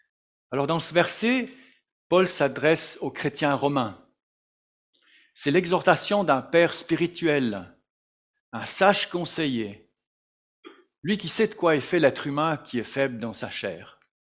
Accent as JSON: {"language": "French", "town": "Sion", "region": "Valais", "country": "Switzerland", "tie": "born or raised there", "also_born_or_lived": "Bern", "said": "j'ai grandi en Valais, à Sion, et puis ensuite de ça, je suis arrivé à Berne, où j'ai rencontré ma femme"}